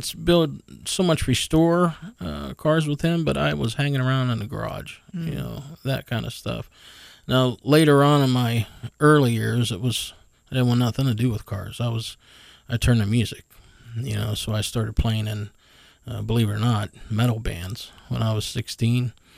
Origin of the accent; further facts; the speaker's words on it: Youngstown, Ohio, United States; I grew up in a town in Youngstown, on the west side of Youngstown. A street called Argo Street, it was a cul-de-sac